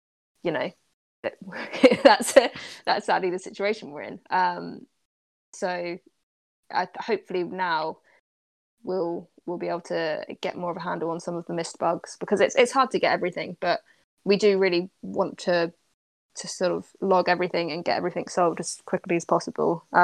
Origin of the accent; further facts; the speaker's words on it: South West England, United Kingdom; a Devonian accent because I'm from Devon